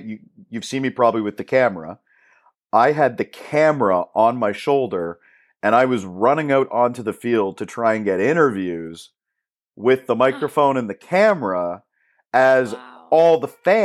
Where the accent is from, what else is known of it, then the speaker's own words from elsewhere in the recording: Kitchener-Waterloo, Ontario, Canada; So I'm from Kitchener-Waterloo. I went to school here. I went to Forest Heights Collegiate is where I went to high school. And then I went to Wilfrid Laurier University after that.